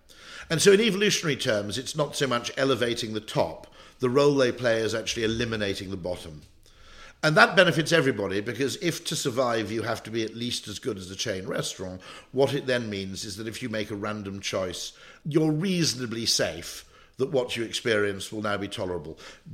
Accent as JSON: {"language": "English", "town": "Abergavenny", "region": "Wales", "country": "United Kingdom", "tie": "born or raised there", "said": "I grew up in the Welsh borders, Abergavenny and places like Crickhowell, close to where I grew up"}